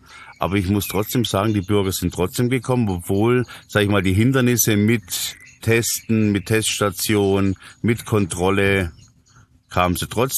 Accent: Böblingen, Baden-Württemberg, Germany; weil ich komme ja aus Böbling.

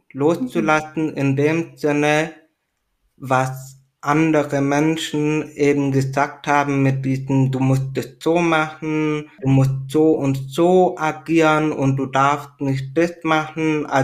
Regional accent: Italy; moved away; wir kommen aus Italien, aus einem Dorf.

